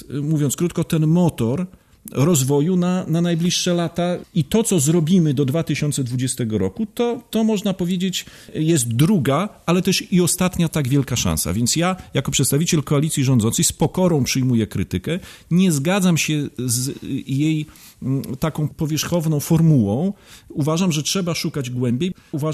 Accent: Białystok, Podlaskie Voivodeship, Poland; ale mogę jako białostoczanin powiedzieć, jestem dumny z Białegostoku.

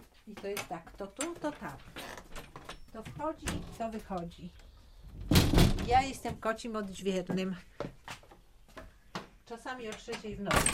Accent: Tykocin, Podlaskie Voivodeship, Poland; sama się urodziłam w takim domu i w nim mieszkałam i mieszkam do dnia dzisiejszego

